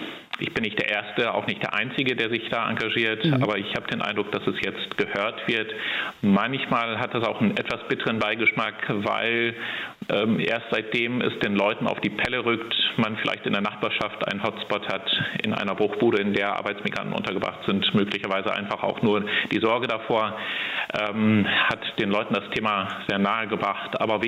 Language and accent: German; Lower Saxony, Germany; in meiner Heimat im Landkreis Vechta in Südoldenburg